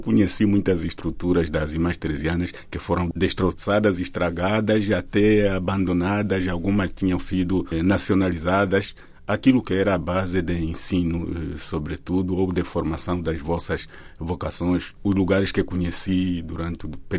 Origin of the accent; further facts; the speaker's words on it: Angola; eu sou angolano, conheci-vos em Angola